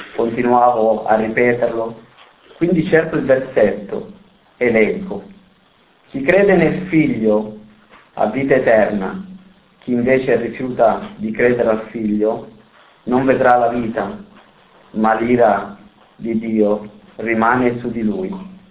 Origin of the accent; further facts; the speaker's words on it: Erice, Sicily, Italy; born there; sono nato a Erice il 31 ottobre 1977